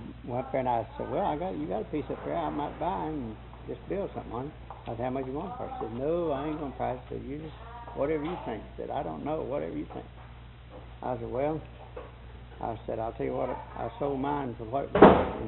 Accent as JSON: {"language": "English", "town": "Denver", "region": "Colorado", "country": "United States", "tie": "born or raised there", "said": "And actually, I was raised in Denver."}